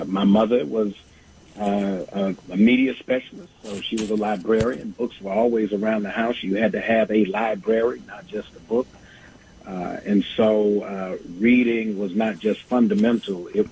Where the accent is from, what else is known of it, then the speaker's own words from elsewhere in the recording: Augusta, Georgia, United States; born there; also born or lived in Durham, North Carolina; I was born in Augusta, Georgia, in the Deep South.